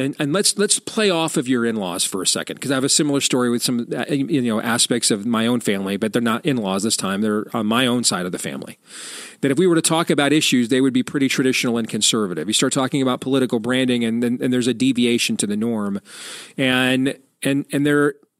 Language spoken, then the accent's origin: English; Michigan, United States; like in Ann Arbor is attached to Detroit, my home state of Michigan, for example